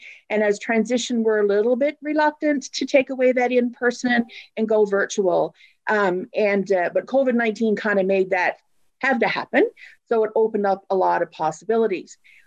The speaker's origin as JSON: {"language": "English", "region": "Newfoundland and Labrador", "country": "Canada", "said": "I'm trying to go quickly, and I'm from Newfoundland, so I can pick up the pace very quickly."}